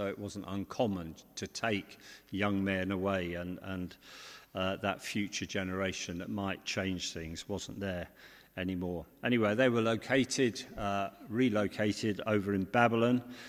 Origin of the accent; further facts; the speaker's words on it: Reading, South East England, United Kingdom; also born or lived in Leicester; I was living in Leicester at the time, and my father was a Watford supporter. I grew up in Reading, so I've always had an affection for Reading and Watford